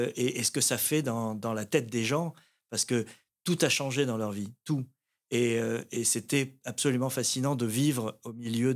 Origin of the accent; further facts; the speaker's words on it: Tunisia; born there; Peut-être parce que je suis né en Tunisie et que le grand large m'a toujours attiré.